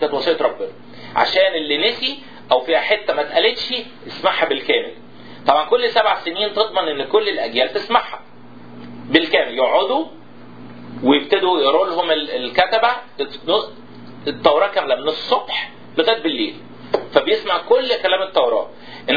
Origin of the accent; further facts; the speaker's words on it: Upper Egypt, Egypt; لغايه دلوقتي عندنا في الصعيد يقول لك عيله مين